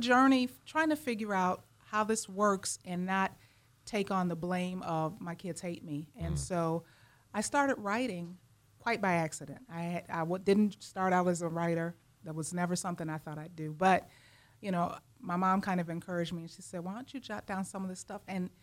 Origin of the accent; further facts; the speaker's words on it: Chicago, Illinois, United States; I grew up in Chicago. I'm a Chicago girl.